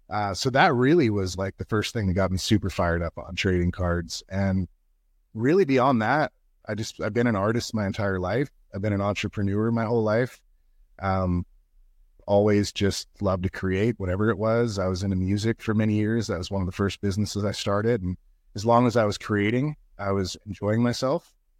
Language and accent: English; California, United States; the cool thing about where we grew up specifically in Mendocino County